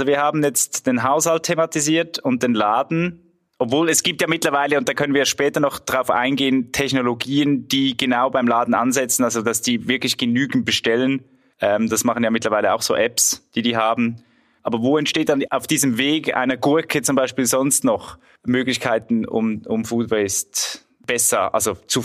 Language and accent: German; Switzerland; bei uns in der Schweiz erlebe ich das immer noch